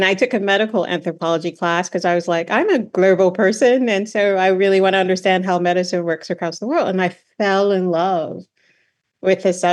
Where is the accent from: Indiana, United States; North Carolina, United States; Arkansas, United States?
Indiana, United States; Indianapolis; I was born into it. I grew up in Indianapolis, Indiana. I am multi-generational African-American, so, you know, like 7 to 10 generations that we can trace our family heritage in the United States.